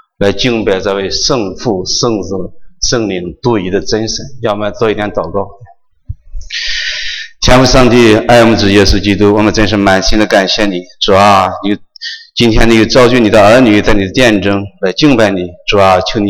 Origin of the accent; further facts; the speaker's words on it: China; 就是说我中国人在新年的时候往合家团聚，